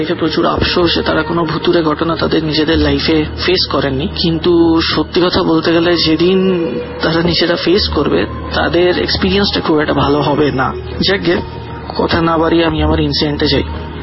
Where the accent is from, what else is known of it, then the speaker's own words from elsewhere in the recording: Kolkata, West Bengal, India; আমার বাড়ি কলকাতার টালিগঞ্জ।